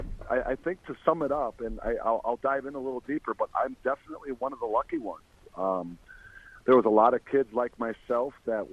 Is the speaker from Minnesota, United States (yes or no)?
yes; Minneapolis, Minnesota, United States; Yeah, I mean, I grew up in Minneapolis too.